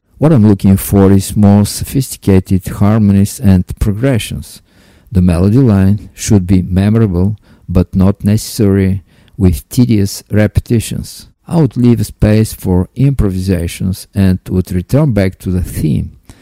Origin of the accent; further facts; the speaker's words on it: Sofia, Sofia City, Bulgaria; I'm from Sofia, Bulgaria.